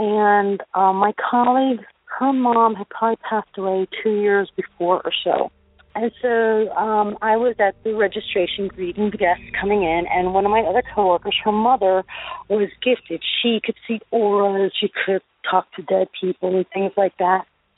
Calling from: Florida, United States; I'm calling from Florida.

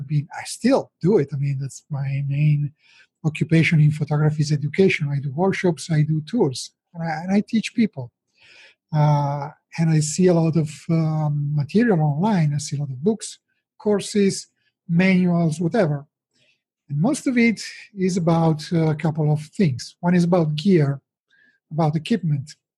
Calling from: Lombardy, Italy; I'm calling from home. I'm near Milan in Italy.

